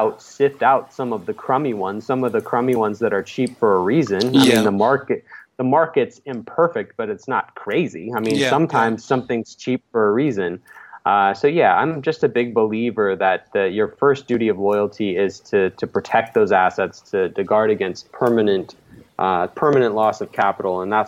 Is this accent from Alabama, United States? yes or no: yes; Alabama, United States; two states, including my home state of Alabama, have 35% or greater obesity.